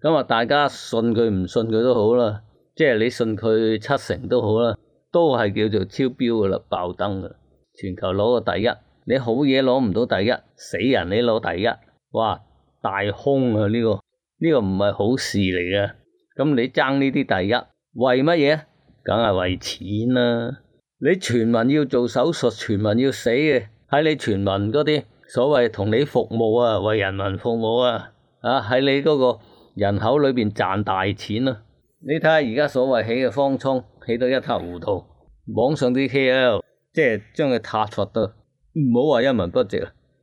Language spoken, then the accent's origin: Cantonese; Hong Kong; 咁当我香港人傻啦